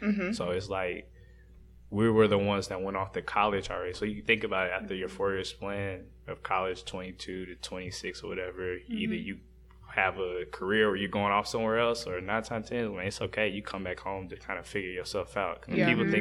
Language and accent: English; Clarksville, Tennessee, United States; I grew up in Clarksville, and I played basketball here.